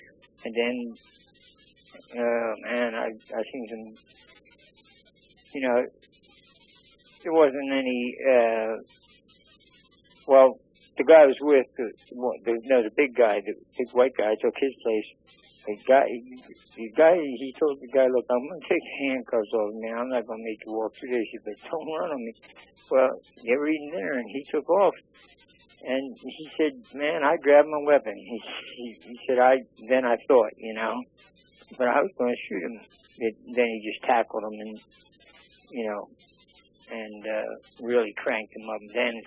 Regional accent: Philadelphia, Pennsylvania, United States; So he was from New York, and I was from Philly.

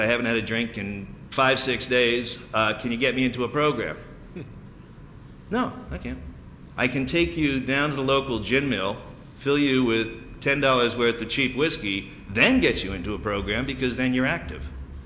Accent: New York, United States; I'm from Rockland County, we're outside of the city, there are houses all over the place.

